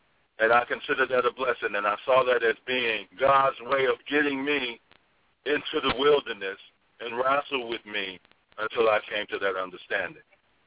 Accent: Mississippi, United States; My family was from Mississippi. I was born in Mississippi. I was from the South.

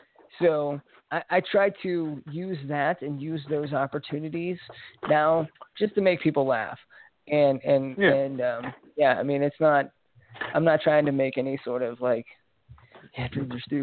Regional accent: Missouri, United States; You know, growing up in Missouri, you know, they a lot of them looked down on that because it wasn't, you know, it wasn't manly

